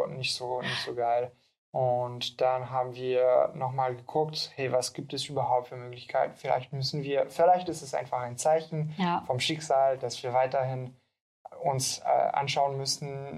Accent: Geneva, Switzerland; German is a second language; now in Berlin, Germany; Nee, ich bin Schweizer. Schweizer, hä? Aus Genf. Deswegen, manchmal muss ich meine Wörter suchen und deswegen habe ich so einen Akzent.

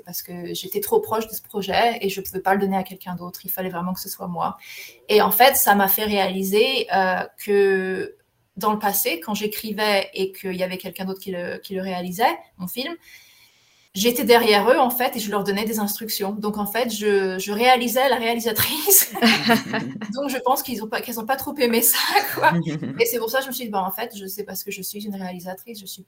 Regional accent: France; Et oui, je viens de France aussi.

